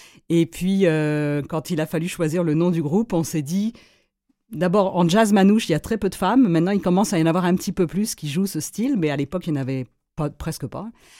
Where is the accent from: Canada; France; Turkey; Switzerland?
France; J'avoue que la France, je suis originaire de France